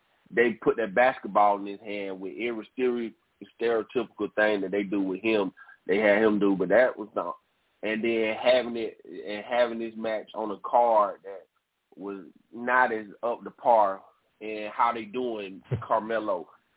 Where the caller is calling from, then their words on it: Georgia, United States; from Georgia.